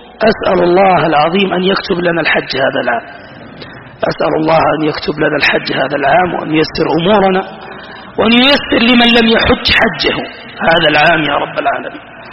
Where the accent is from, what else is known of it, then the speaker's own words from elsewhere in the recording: Saudi Arabia; فلما زودوها معي شوي قلت لهم أنا سعودي.